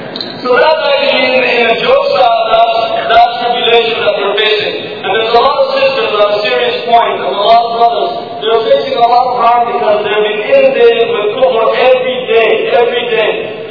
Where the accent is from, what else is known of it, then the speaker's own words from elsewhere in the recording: Karachi, Sindh, Pakistan; born there; And I have all right to say that I was born in Karachi.